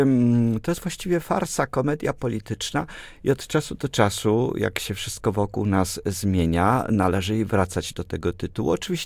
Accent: Łódź, Łódź Voivodeship, Poland; jestem z pochodzenia łodzianinem. Cała moja rodzina to jest wielopokoleniowa rodzina łódzka i ze strony mamy, i ze strony taty.

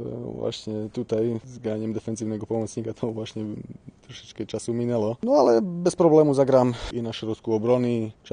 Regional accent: Slovakia; Polish is a second language; moved away as an adult; now in Poland; Po 5 latach tam u siebie na Słowacji się zdecydowałem ogólnie zmienić kierunek i spróbować coś nowego.

